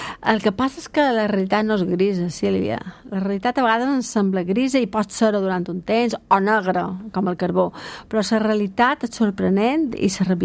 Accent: Balearic Islands, Spain; Jo som una mallorquina enamorada de Mallorca que considera que la seva ciutat és Palma i la seva capital és Barcelona.

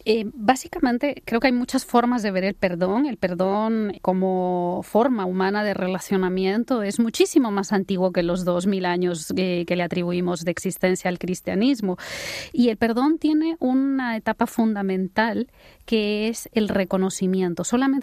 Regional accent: Guatemala; las mujeres indígenas en mi país, en Guatemala

